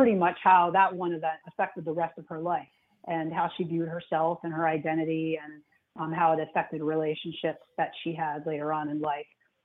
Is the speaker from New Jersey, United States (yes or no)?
yes; New Jersey, United States; I grew up in New Jersey, so the racial issues in New Jersey were quite different than they were even in the South in the 80s.